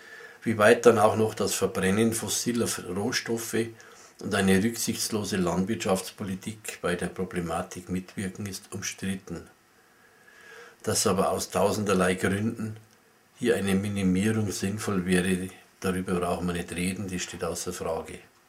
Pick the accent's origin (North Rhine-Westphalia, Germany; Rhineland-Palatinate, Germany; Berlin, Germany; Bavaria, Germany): Bavaria, Germany; die Bayerische Donau, also meine Heimat. Die Bayerische Donau zwischen Regensburg und Passau